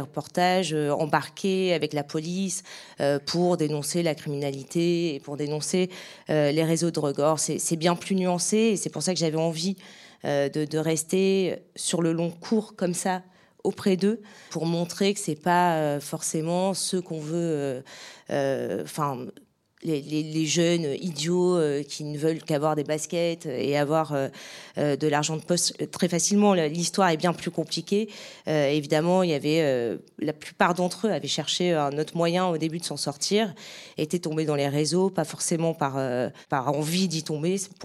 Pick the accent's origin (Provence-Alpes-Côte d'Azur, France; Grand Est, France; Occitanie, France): Provence-Alpes-Côte d'Azur, France; Marseille; Mais il se trouve que je suis marseillaise, donc j'avais pas de problème de logement sur place aussi.